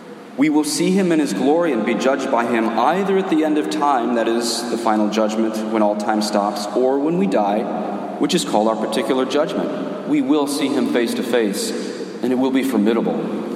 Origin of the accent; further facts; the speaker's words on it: Colorado, United States; I'm from Colorado. I still have a little hippie in me.